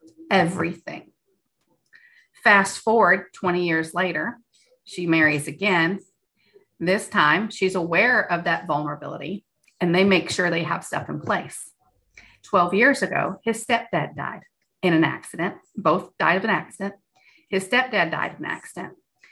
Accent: Kentucky, United States; moved away; Oh, I'm a transplant. I'm originally from Kentucky.

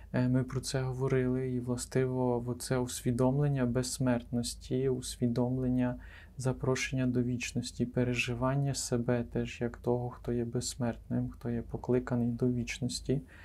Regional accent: Zakarpattia Oblast, Ukraine; Не знаю, я закарпатець, я хлопець.

